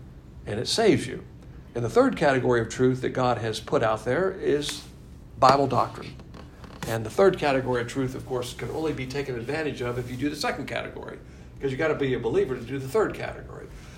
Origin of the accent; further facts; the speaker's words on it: the South, United States; I'm a Southerner, and so that's the way I was raised.